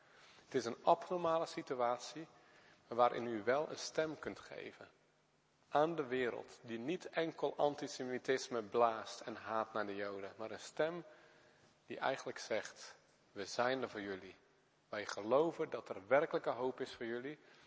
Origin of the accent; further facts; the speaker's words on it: Netherlands; die zeggen van, hey, bent u van hier? Ze zeggen, nou, ik kom uit Nederland.